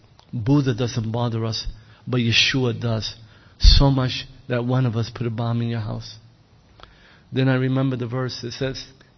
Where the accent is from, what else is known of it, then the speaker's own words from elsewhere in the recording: Brooklyn, New York, United States; he knows friends that I grew up with in Brooklyn.